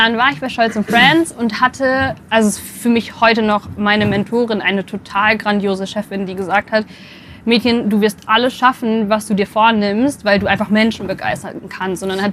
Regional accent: Bielefeld, North Rhine-Westphalia, Germany; Ich komme, jetzt bin ich gespannt, aus Bielefeld. Ich bin in Bielefeld geboren. Das ist ein Ort, den es tatsächlich gibt. Ich habe auf einem Dorf mein Abitur gemacht

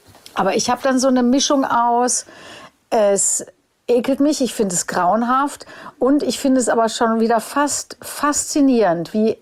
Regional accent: Germany; hatte tatsächlich für mich als Deutsche eine Riesenfreude

